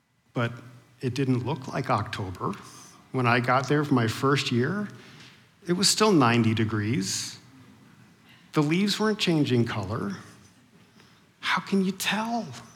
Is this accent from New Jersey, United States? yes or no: no; Massachusetts, United States; I grew up in Massachusetts, where we do it right. And then I moved to California.